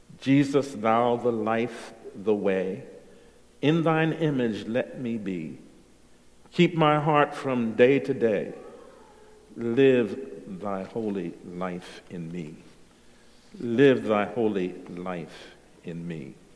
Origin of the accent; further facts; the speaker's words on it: United States; If you didn't know, I'm from the United States.